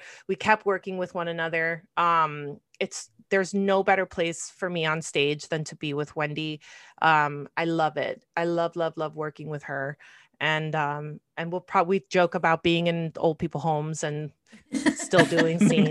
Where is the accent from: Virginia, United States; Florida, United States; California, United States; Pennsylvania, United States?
Florida, United States; I'm from South Florida. Like, it ain't nothing like the Midwest.